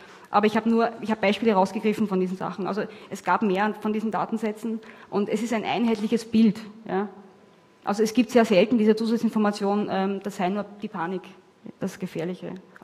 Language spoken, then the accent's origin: German; Austria; also ich komme aus Österreich und habe mit dem Dialekt wirklich große Probleme.